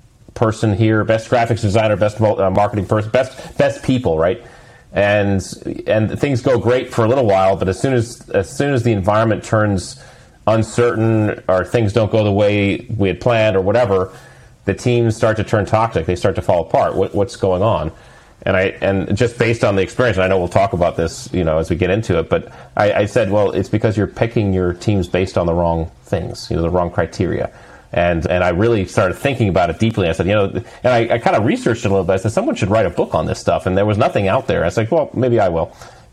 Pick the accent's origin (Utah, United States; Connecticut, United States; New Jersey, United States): Connecticut, United States; Yeah, I grew up in Connecticut and had no clue who or what the Navy SEALs were.